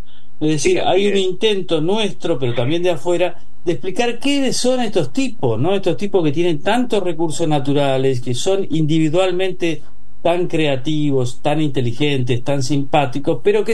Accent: Argentina; Siempre hemos reflexionado cómo somos los argentinos, somos estos, somos aquellos.

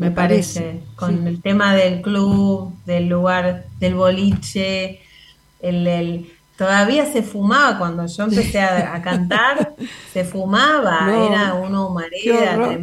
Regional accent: Argentina; yo soy argentina, necesito explorar otras cosas.

